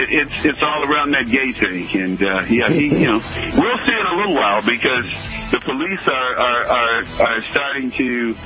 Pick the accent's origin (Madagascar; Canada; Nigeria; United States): United States; So I am an American through and through. I don't have any roots to Africa.